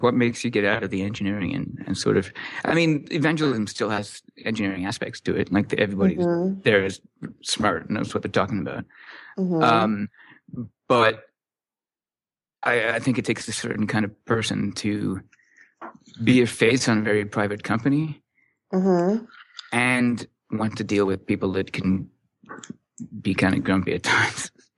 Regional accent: Canada; Hey, we're both Canadian, so.

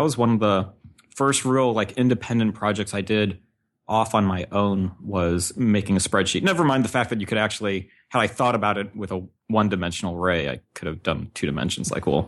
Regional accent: St. Louis, Missouri, United States; I grew up in St. Louis, which isn't really the hub of technology, but there's a few things in St. Louis

